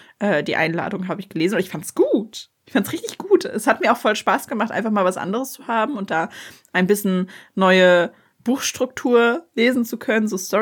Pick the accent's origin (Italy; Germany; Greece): Germany; Kiel, Schleswig-Holstein; Auf jeden Fall war, ich komme ja aus Kiel.